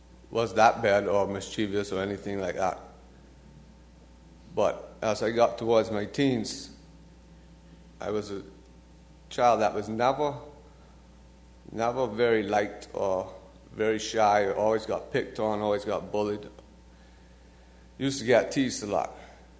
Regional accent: Bahamas; I am from the Bahamas, born and raised.

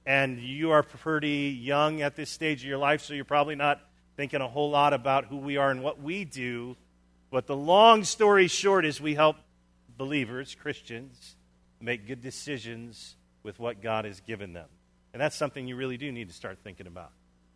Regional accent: Chicago, Illinois, United States; now in Dubuque, United States; You see, I grew up in Chicago, Wrigley Field, Chicago Cubs.

